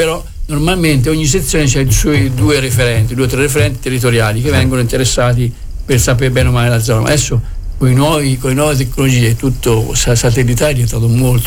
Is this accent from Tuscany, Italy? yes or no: no; Perugia, Umbria, Italy; now in Gualdo Tadino, Italy; perché io sono perugino di nascita, cresciuto a Perugia, trapiantato l'85 Guadalino